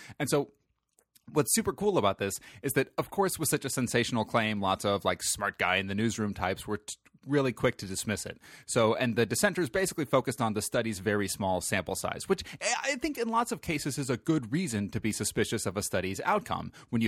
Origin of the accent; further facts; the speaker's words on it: Austin, Texas, United States; this week I am keeping it real again with a brewery from my hometown of Austin, Texas.